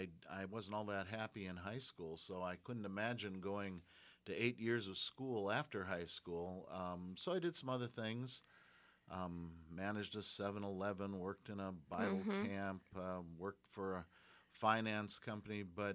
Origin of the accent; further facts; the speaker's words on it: Osseo, Minnesota, United States; I got involved in a place in my hometown, which at that point was Osseo, Minnesota, called the Lord's Barn